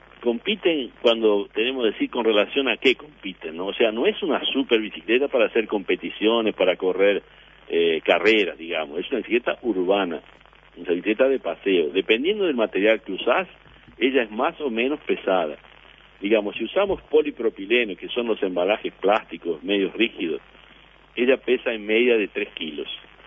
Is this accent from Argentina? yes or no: no; Uruguay; Yo conozco el PET de ahí, de Uruguay, cuando era chico, porque había ropa de poliéster.